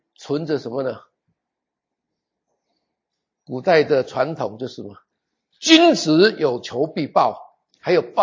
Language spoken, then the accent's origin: Chinese; Taiwan; 我是台湾人的教会了，我批评台湾人可以，因为我是台湾人。